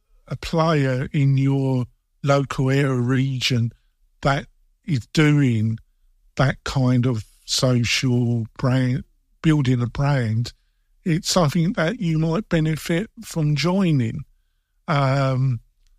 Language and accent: English; England, United Kingdom; because I come from England, these type of schemes are totally illegal in the UK.